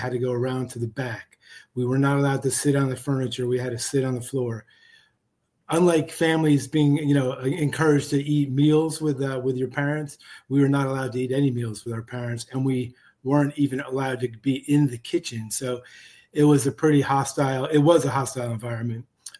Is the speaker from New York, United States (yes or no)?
no; New Jersey, United States; Sure. Yeah, I grew up in Jersey. I'm a Jersey boy. You can't take it out of you.